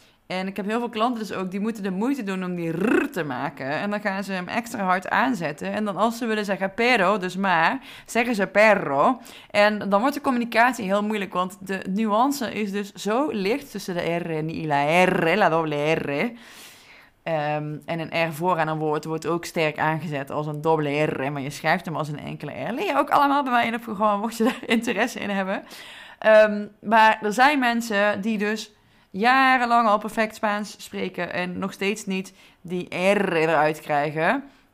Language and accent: Dutch; North Brabant, Netherlands; Dus zoals je hoort ben ik een Brabander en heb ik de Franse R achter in mijn keel.